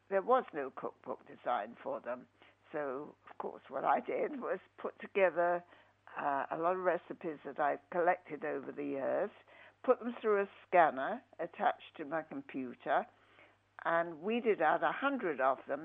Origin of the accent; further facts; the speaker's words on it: London, United Kingdom; also born or lived in United States; now in Cambridge, United Kingdom; I was living in America at the time. I'm a Londoner through and through, although now I live in Cambridge.